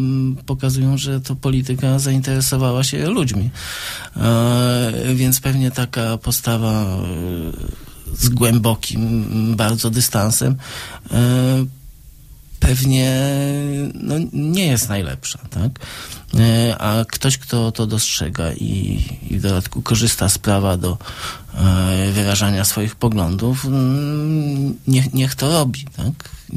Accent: Zielona Góra, Lubusz Voivodeship, Poland; Ja jako zielonogórzanin z urodzenia i dziecko, które kończyło tę podstawówkę.

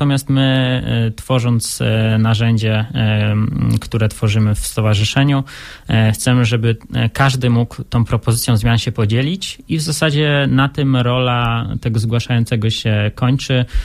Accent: Sulechów, Lubusz Voivodeship, Poland; Ja jestem z Sulechowa i mamy działalność na razie w moim miejscu zamieszkania.

